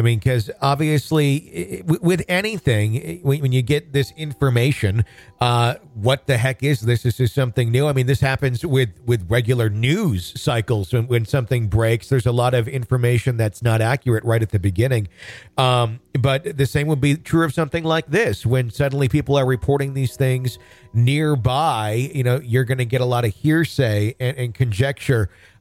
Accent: Wisconsin, United States; also born or lived in Michigan; I grew up in Wisconsin. I lived in Michigan, too, for a period of time.

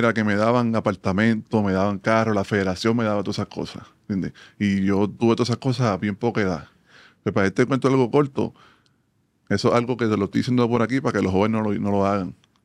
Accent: Levittown, Toa Baja, Puerto Rico; yo soy un jíbaro de Levitown. ¿Me entiendes? De toda mi vida, de donde salió Ramón Rivas, donde salió Charlie Bermúdez.

